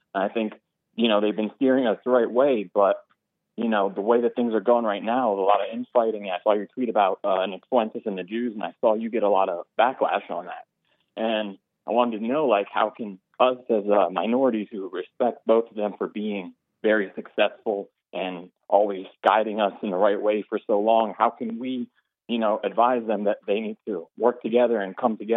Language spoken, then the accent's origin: English; United States; So my family comes from Egypt. We're a Coptic Christian. I'm an American, born and raised. I love this great country.